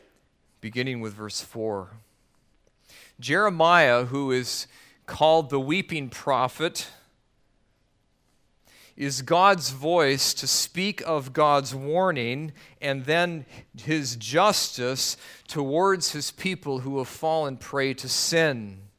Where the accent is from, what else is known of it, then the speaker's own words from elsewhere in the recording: Richmond, British Columbia, Canada; The place I grew up in Vancouver was in the suburb of Vancouver named Richmond. And in our particular area in which we lived, we were in a very pretty much a farming district.